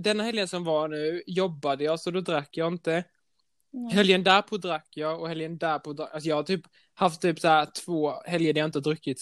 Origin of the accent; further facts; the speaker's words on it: Sweden; born there; Ja, och jag är ju född i Sverige, men min mamma är från Uruguay i Sydamerika, så jag pratar spanska med min familj.